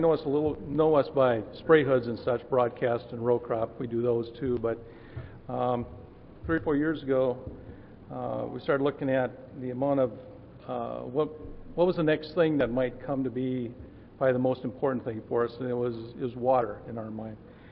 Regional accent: Minnesota, United States; I'm from Minnesota, so our climate's a little bit different.

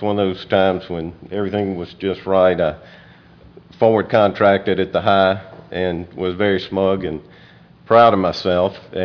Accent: Midnight, Mississippi, United States; from Midnight, Mississippi.

